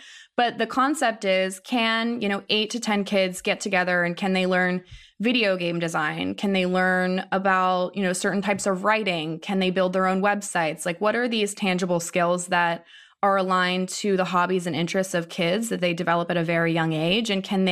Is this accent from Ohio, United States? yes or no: yes; Ohio, United States; I mean, I grew up in Ohio, and there's no shortage of like liberal arts colleges